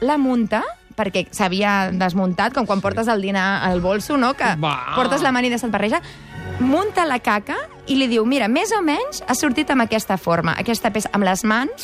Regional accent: Catalonia, Spain; Som catalans, això.

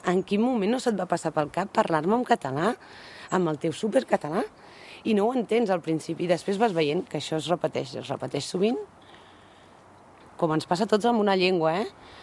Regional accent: Barcelona, Catalonia, Spain; moved away; per la gent d'aquí jo no sóc d'aquí. I crec que no ho seré mai. Jo sóc de Barcelona, és a dir, que se'm presenta sempre així. Serà per l'accent, serà... Pels de Barcelona ja no sóc d'allà, perquè ja no tinc l'accent d'allà.

